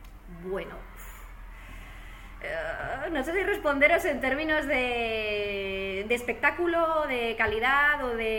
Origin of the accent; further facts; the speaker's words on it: Huesca, Aragon, Spain; mi primer concierto fue en Huesca, yo soy de Huesca